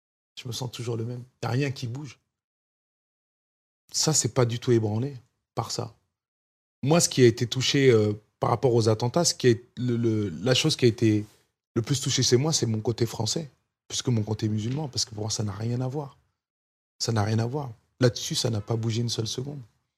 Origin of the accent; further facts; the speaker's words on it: United States; French is a second language; now in France; Je suis rentré chez moi aux États-Unis pendant un petit moment.